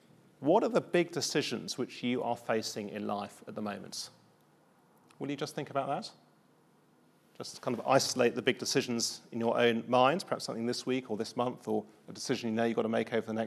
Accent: South West England, United Kingdom; I am Cornish, by the way. You might not have worked that out, but I am Cornish.

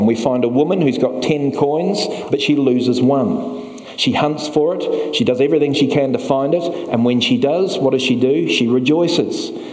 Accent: New Zealand; I'm from New Zealand. We've only got 5 million people. We've got 30 million sheep.

